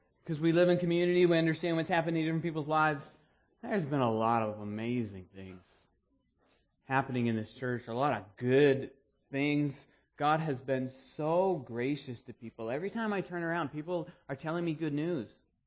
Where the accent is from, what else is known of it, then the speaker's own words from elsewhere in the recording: Maine, United States; I grew up in Maine. And when it was a nice day outside, when the sun was shining, everybody was in a good mood.